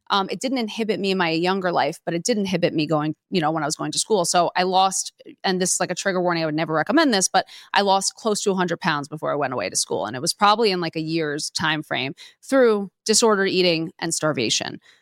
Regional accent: Queens, New York, United States; I grew up in Queens, one of the most diverse, amazing places in the entire world.

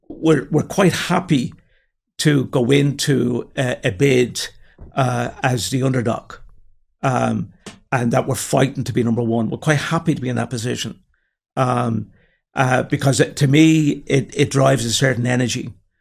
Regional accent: Finglas, Leinster, Ireland; For complete transparency, I'm from the north side. I'm from Finglas.

